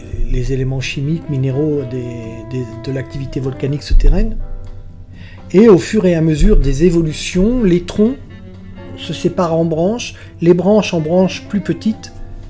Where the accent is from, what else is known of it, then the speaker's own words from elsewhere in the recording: Paris, Île-de-France, France; Bon, je suis parisien, ça excuse.